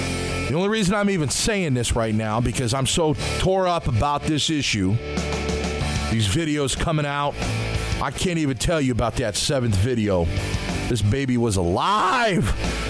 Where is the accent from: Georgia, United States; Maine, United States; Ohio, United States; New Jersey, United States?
Ohio, United States; Wadsworth; I grew up in Wadsworth. We don't have any butcher mills in Wadsworth.